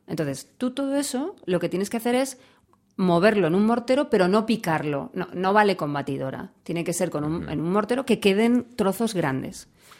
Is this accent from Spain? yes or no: yes; Albacete, Castilla-La Mancha, Spain; me siento absolutamente de Albacete. Totalmente. No me siento de ningún otro. Si me dices, ¿eres española? No, yo soy de Albacete.